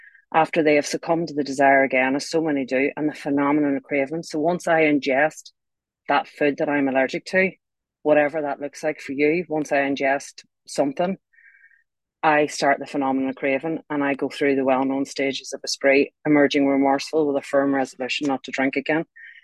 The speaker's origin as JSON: {"language": "English", "country": "Ireland", "lives_now": "United Kingdom", "said": "I live in England now. I'm Irish, but live in England."}